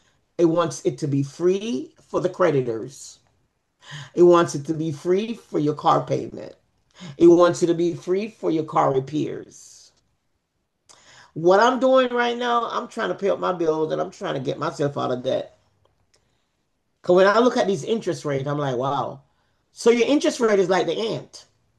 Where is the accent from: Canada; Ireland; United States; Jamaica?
Jamaica; I'll say Jamaica because I'm from Jamaica, so.